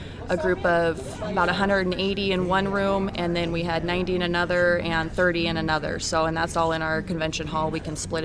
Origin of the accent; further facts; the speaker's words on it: Washington, United States; I'm from Washington State.